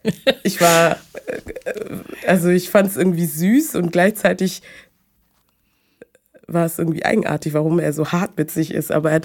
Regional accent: Munich, Bavaria, Germany; Ja, ich bin aus München.

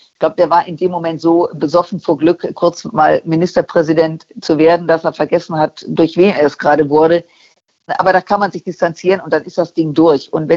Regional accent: Düsseldorf, North Rhine-Westphalia, Germany; aus Düsseldorf

